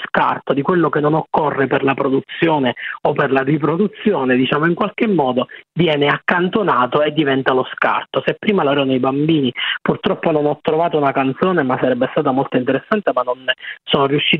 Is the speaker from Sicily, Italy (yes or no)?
yes; Sicily, Italy; come avveniva quando ero piccolo io in Sicilia